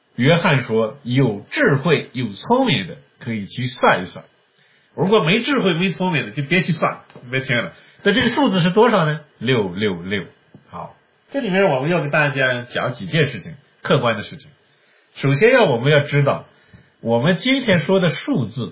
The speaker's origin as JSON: {"language": "Chinese", "country": "China", "said": "对我们中国人来说，中国人很喜欢6"}